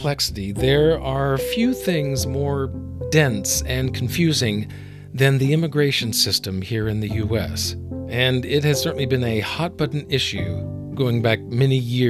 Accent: Birmingham, Alabama, United States; you went to Birmingham, Alabama, my hometown.

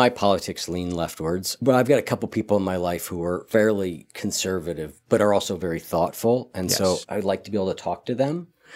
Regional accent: Ohio, United States; From my home state of Ohio.

